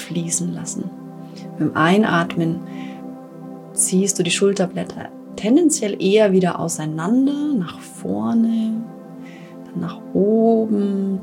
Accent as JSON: {"language": "German", "region": "Bavaria", "country": "Germany", "said": "In Bayern, wo ich herkomme"}